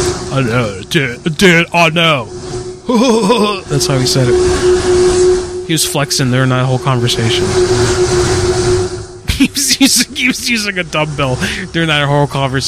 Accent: Miami, Florida, United States; now in Orlando, United States; No, I don't. I'm from Miami. I'm from Coconut Grove.

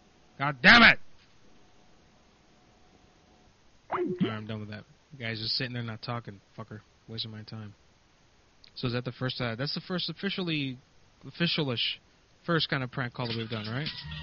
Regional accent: United States; I'm from the United States. I'm calling you from Chicago, Illinois right now.

